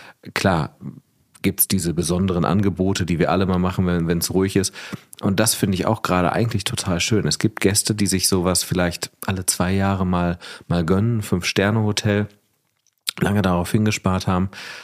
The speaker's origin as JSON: {"language": "German", "country": "Germany", "said": "Ja, ich komme aus Deutschland, ich bin weit gereist."}